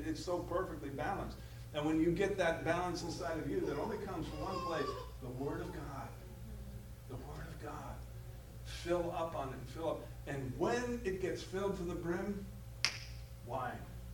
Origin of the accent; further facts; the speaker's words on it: East Coast, United States; You know, I grew up out in the East Coast, and I grew up in Yankee Stadium.